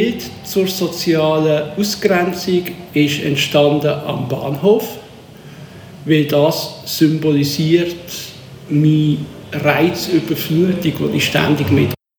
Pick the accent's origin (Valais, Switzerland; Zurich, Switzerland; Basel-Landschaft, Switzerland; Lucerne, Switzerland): Basel-Landschaft, Switzerland; Grellingen; Ich bin 1964 geboren. Ich bin jetzt gerade 55. Schweizer. Aufgewachsen bin ich in Greiningen im Laufental. Da bin ich dann auch zur Schule gegangen.